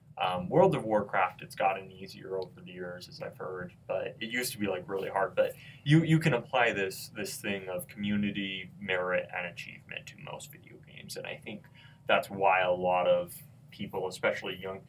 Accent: Rigby, Idaho, United States; none of my friends from Rigby none of my friends from my hometown go to Utah State.

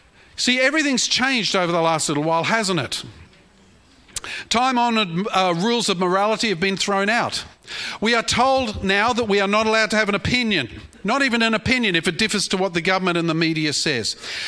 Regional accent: Australia; I'm an Aussie.

